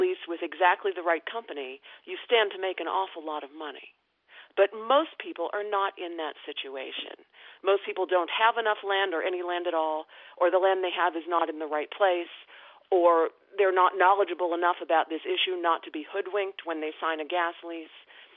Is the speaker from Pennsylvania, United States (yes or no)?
yes; Pennsylvania, United States; When I grew up in Pennsylvania, this was pre-internet, and so if anything, the community was more isolated then than it is today.